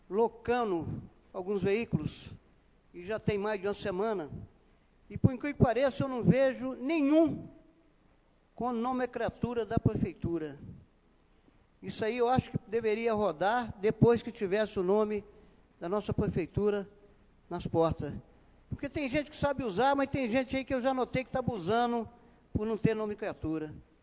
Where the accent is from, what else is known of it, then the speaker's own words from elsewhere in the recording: Itabirito, Minas Gerais, Brazil; Nós somos da cidade de Tabirito.